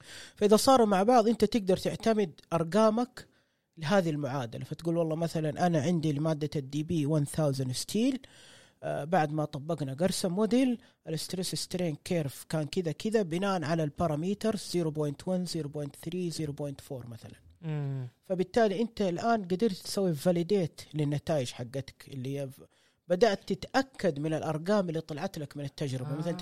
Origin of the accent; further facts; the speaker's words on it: Saudi Arabia; في المستقبل تتطور مصانع الحديد عندنا في السعوديه